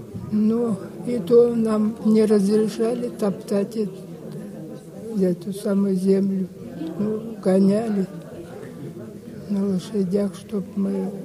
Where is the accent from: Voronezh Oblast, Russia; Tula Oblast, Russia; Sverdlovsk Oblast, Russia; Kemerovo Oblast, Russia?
Kemerovo Oblast, Russia; Lykaevo; born there; Родилась я в деревне Лыкаево Кемеровского района, Кемеровской области.